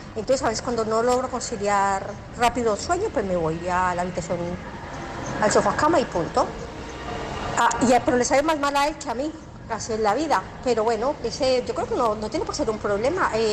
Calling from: Barcelona, Catalonia, Spain; de Barcelona.

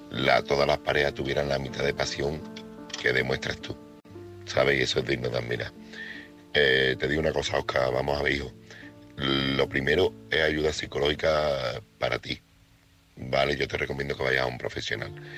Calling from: Seville, Andalusia, Spain; corresponsal de Sevilla

